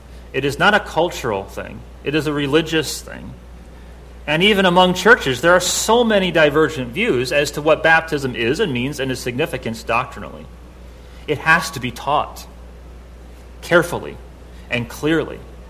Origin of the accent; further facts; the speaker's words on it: Midwest, United States; Me, myself, personally, growing up in the Midwest, there's zero discussion in the matter of membership in a formal way